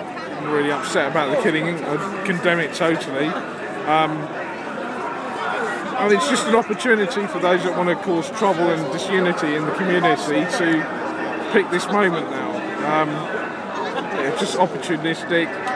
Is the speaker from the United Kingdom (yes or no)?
yes; London, United Kingdom; From northwest London. So I know Kilburn and Cricklewood quite well.